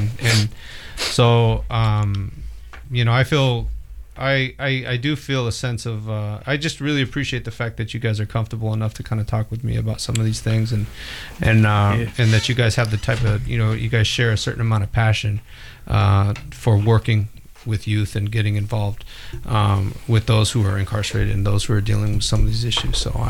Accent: California, United States; now in Oregon, United States; I grew up in California, and actually what I see out here in Oregon is a lot, you know, a lot of the gangs that are out here are actually gangs that originated in Los Angeles.

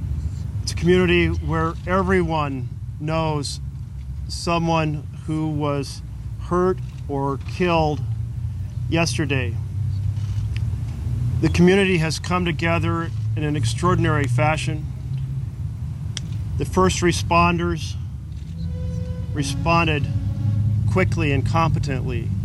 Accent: Roseburg, Oregon, United States; also born or lived in Myrtle Creek; I was born in Myrtle Creek, just south of here. And when I was about 2, we moved here to Roseburg. I went to first grade here.

